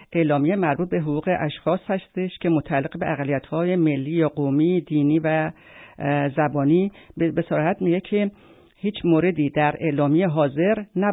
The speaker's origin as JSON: {"language": "Persian", "country": "Iran", "said": "همه ما ایرانی هستیم و حقوق برابر داریم، حالا با گویش‌های مختلف و مذاهب مختلف"}